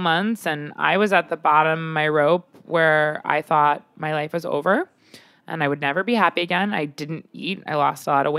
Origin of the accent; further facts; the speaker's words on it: Long Island, New York, United States; I grew up on Long Island